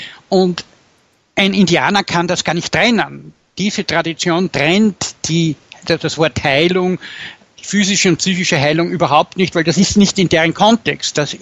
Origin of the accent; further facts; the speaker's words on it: Linz, Upper Austria, Austria; bin aus Linz